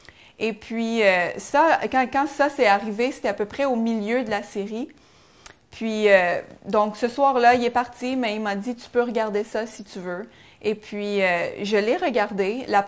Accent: Quebec, Canada; en tant que Québécois, on connaît pas vraiment c'est quoi la Bible

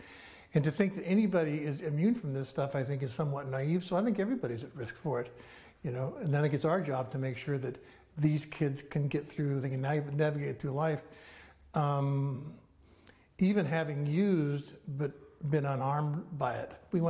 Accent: Idaho, United States; So when it snows in my hometown, where I live in North Idaho

